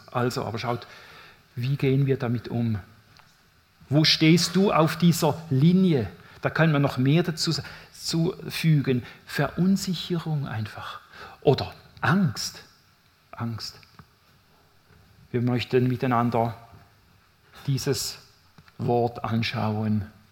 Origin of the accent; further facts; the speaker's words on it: St. Gallen, Switzerland; Ich bin aufgewachsen in St. Gallen und ich hatte tolle Glaubensvorbilder